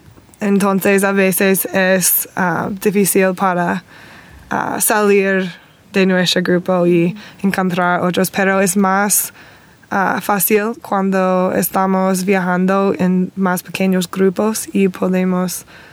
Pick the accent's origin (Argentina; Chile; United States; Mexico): United States; Indiana; Spanish is a second language